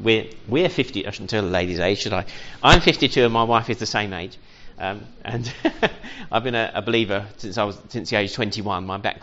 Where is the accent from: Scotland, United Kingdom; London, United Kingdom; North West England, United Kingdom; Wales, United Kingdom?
London, United Kingdom; now in Dartford, United Kingdom; And I'm from London, you may have picked up the accent, born and bred, from Peckham, but I don't sound like Del Boy. And we now live in Dartford, which is right near the Dartford Tunnel